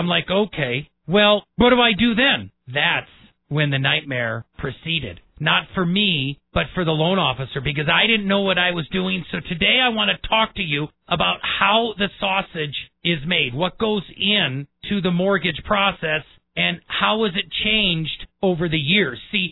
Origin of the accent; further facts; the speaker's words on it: Wisconsin, United States; Now, this is near and dear to my heart because I'm from Wisconsin.